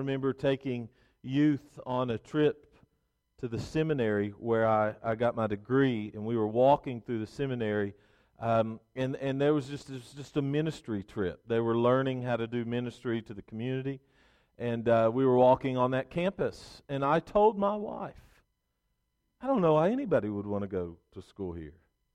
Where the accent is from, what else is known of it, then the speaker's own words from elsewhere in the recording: Kentucky, United States; and I'm from Kentucky, in eastern Kentucky.